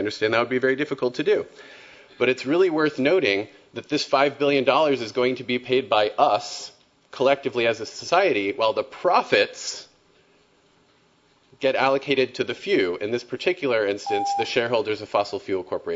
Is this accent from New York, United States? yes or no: no; Houston, Texas, United States; I mean, I'm from Houston, and I've been through hurricanes, and that was basically like a hurricane.